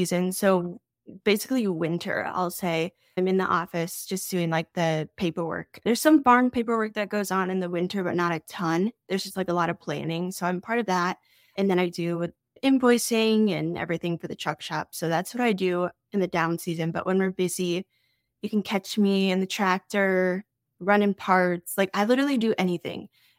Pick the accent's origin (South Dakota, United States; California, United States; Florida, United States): South Dakota, United States; Hey, I came from South Dakota. Not many people know that, but we're in Minnesota.